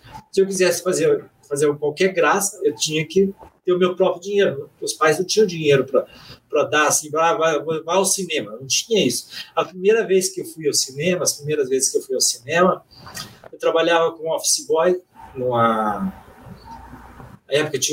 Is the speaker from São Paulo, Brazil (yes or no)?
no; Curitiba, Paraná, Brazil; Eu sou curitibano, eu costumo dizer que eu sou uma das raras pessoas que sou curitibano aqui, porque curitibano em Curitiba é uma raridade